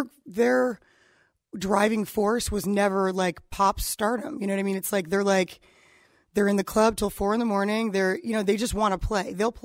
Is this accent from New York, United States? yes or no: yes; New York, United States; or that because I was from New York, or that I was black, or that I was a girl